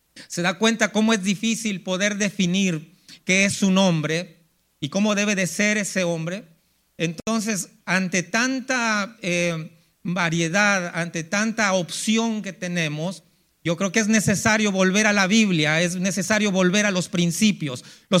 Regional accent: Mexico City, Mexico; moved away as an adult; now in United States; yo nací en la Ciudad de México y 23 años estuve allá. Allá me crié, allá estudié mis primeros años de escuela. Y tengo 27 años en el Valle del Río Grande, en el Valle de Texas.

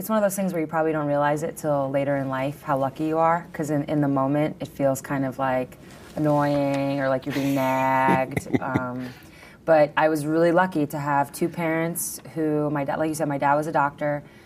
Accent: New York, United States; No, I'm from Long Island.

